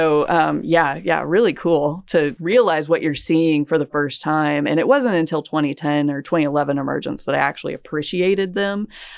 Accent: Missouri, United States; in the part of the state that I grew up in Southwest Missouri. We had both 13 and 17 years coming out then.

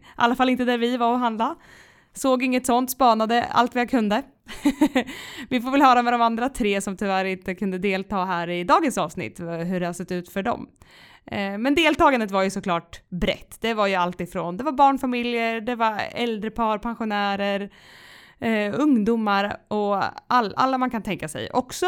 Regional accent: Lekeberg, Örebro County, Sweden; jag var ju på hemmaplan i min hemkommun Lekeberg och besökte marknad

